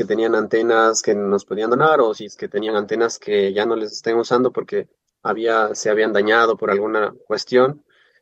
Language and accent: Spanish; Ibarra, Imbabura, Ecuador; nosotros en Ibarra, específicamente de donde soy yo y donde gran parte de estos voluntarios también están viviendo